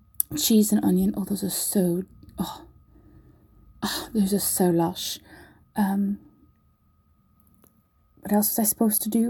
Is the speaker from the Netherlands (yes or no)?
no; North East England, United Kingdom; I'm a Geordie chav.